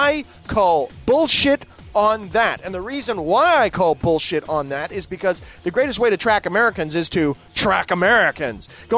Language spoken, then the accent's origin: English; Canada; It's cool that the Canadians have been able to kind of, help where we can.